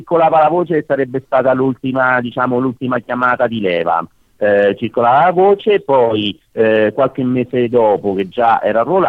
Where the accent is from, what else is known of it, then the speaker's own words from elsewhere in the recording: Marche, Italy; Io sono marchigiano, veramente.